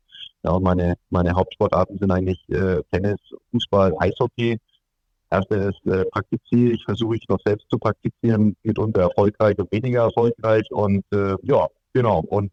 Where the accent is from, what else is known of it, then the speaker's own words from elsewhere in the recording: Bavaria, Germany; also born or lived in Nuremberg; ich bin im Landkreis Fürth aufgewachsen und in Nürnberg geboren.